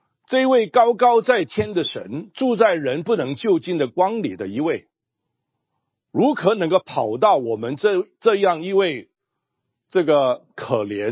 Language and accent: Chinese; China; 特别我们中国人的观念啊，